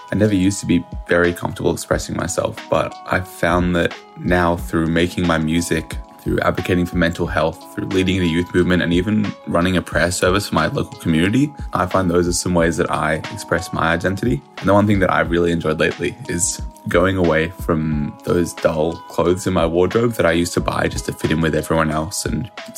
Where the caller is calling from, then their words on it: Sydney, New South Wales, Australia; I'm calling in from Sydney, Australia.